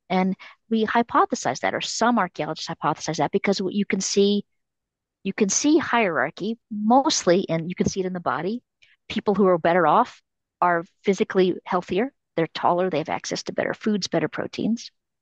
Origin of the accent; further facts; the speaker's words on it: Texas, United States; now in Denver, United States; The isotopic studies of my molars would show that I grew up in Central Texas on the Edwards Aquifer